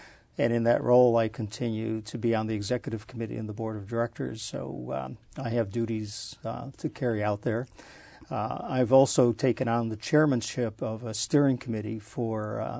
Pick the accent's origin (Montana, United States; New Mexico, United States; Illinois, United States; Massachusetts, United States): Illinois, United States; Chicago; But in any case, I have very fond reflections of growing up in Chicago.